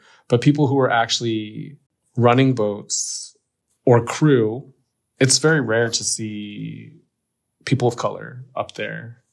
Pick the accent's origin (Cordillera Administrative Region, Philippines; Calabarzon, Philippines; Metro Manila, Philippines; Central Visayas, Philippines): Central Visayas, Philippines; Cebu City; born there; I was adopted from Cebu City.